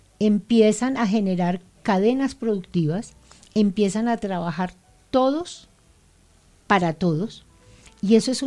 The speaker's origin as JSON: {"language": "Spanish", "country": "Colombia", "said": "nosotros como ciudadanos, como colombianos"}